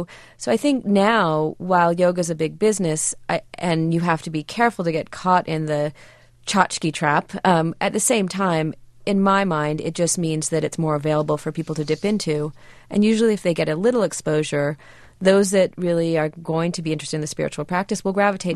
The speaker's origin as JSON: {"language": "English", "town": "Los Angeles", "region": "California", "country": "United States", "said": "And I'm from Southern California, too. I'm from Los Angeles."}